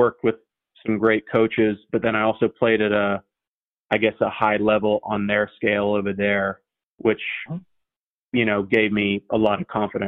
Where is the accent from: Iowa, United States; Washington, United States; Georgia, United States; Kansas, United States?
Georgia, United States; Atlanta; also born or lived in Miami, United States; Well, I was born in Miami, Florida. My parents are both from overseas, and we lived there for about 6-7 years. And then due to business for my dad, it brought him up to Atlanta.